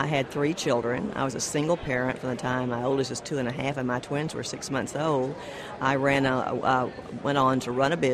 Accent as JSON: {"language": "English", "town": "Fort Worth", "region": "Texas", "country": "United States", "tie": "born or raised there", "said": "I'm from District 12, which is primarily Fort Worth, Texas."}